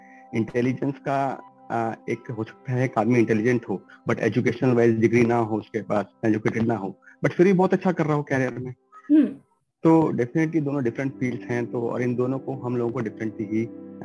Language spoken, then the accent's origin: Hindi; Delhi, India; मैं दिल्ली से बिलोंग करता हूँ